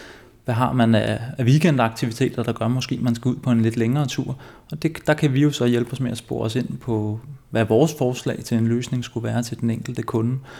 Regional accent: Copenhagen, Capital Region of Denmark, Denmark; jeg vil gerne betegne mig selv som en Valby-dreng.

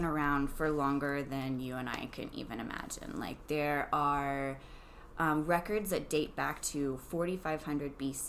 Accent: Texas, United States; now in Denver, United States; I live here in Denver, but originally I'm from Texas, and that's where I was introduced to essential oils.

